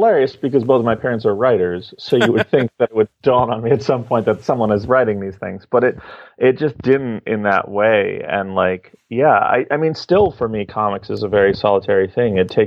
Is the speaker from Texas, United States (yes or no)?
no; Manhattan, New York, United States; No, I'm from the city. I'm from Manhattan.